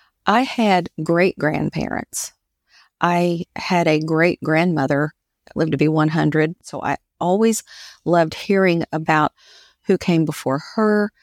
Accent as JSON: {"language": "English", "town": "Lexington", "region": "Kentucky", "country": "United States", "tie": "born or raised there", "also_born_or_lived": "Cincinnati", "lives_now": "Tennessee, United States", "said": "I live in Tennessee. I was born in Cincinnati, Ohio. My parents divorced when I was one. At 6 years old, we moved to Lexington, Kentucky."}